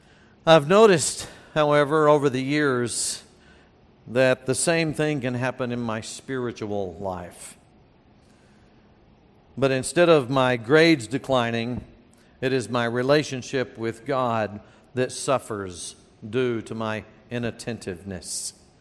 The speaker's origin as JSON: {"language": "English", "region": "Texas", "country": "United States", "tie": "born or raised there", "said": "even though I grew up in Texas, we were always hoping for snow."}